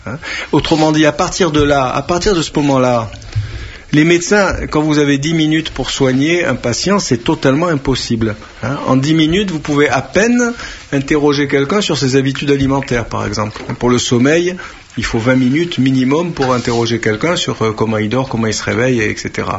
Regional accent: Algeria; quand j'étais petit en Algérie

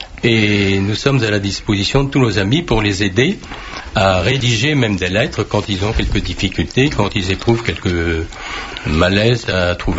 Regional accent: Brittany, France; moi je suis breton, j'habite la Bretagne

